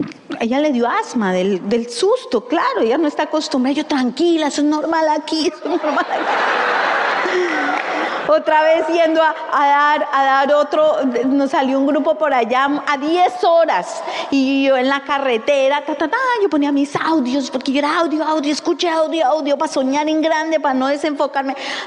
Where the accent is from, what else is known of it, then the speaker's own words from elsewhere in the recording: Colombia; Yo vengo de Colombia. Nosotros venimos de Colombia. Un país golpeado por muchas situaciones.